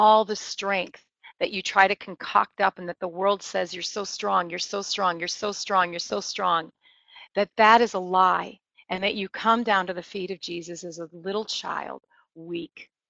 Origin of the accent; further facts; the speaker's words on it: Wisconsin, United States; I'm from Wisconsin. You'd think I'm from the Midwest.